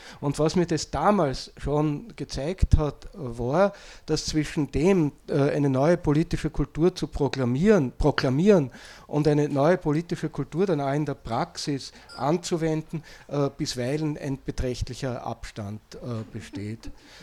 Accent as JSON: {"language": "German", "country": "Austria", "said": "ich bin Österreicher"}